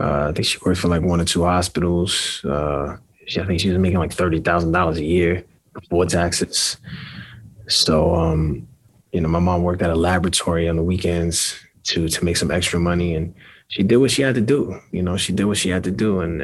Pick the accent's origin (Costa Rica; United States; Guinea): United States; Brooklyn, New York; Yeah, I grew up in Bushwick with my mom and my two siblings, my older brother and my younger sister. Predominantly Latino neighborhood, Puerto Ricans, Dominicans, Mexicans. It was what we call barrio.